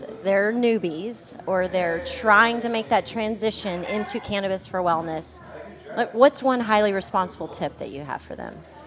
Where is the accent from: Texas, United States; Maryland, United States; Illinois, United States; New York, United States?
Texas, United States; Jayton; I'm from a little place close to Post, Texas. I'm from Jayton.